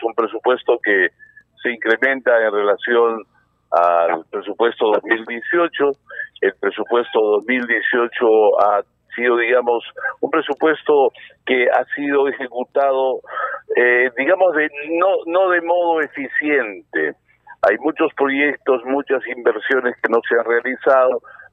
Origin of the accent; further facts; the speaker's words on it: Cusco, Peru; Yo soy cusqueño